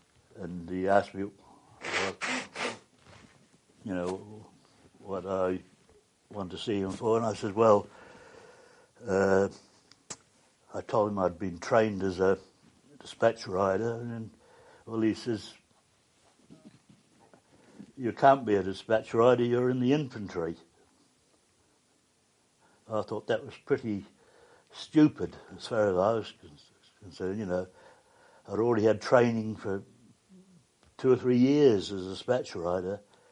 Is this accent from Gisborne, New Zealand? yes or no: no; Dunedin, Otago, New Zealand; I was born in Dunedin, in the South Island of New Zealand.